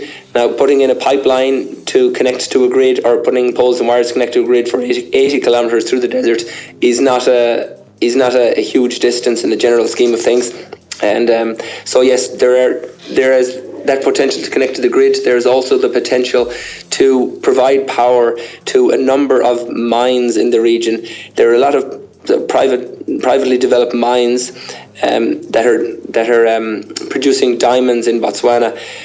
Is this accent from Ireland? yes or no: yes; Ireland; also born or lived in Australia; I'm originally from Ireland, a bean counter who ended up in Island Gas in Australia, and I've relocated back to this side of the world again since we listed on AIM.